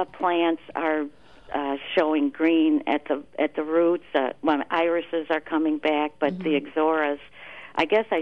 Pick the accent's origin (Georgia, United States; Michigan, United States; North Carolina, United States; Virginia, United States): Michigan, United States; I'm originally from Michigan, so maybe that's the problem.